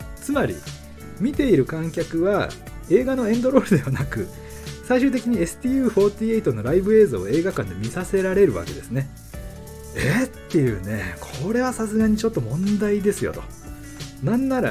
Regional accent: Nagano, Japan; 僕の出身地ロケ映画ということで、公開2日目になんとか時間を作って見に行ってきました

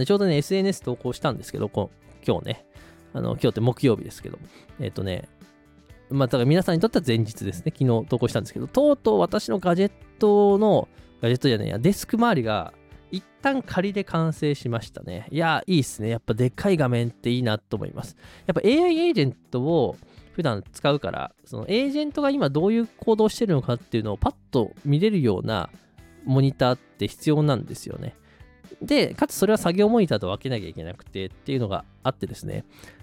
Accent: Kanagawa, Japan; 私は神奈川出身なので

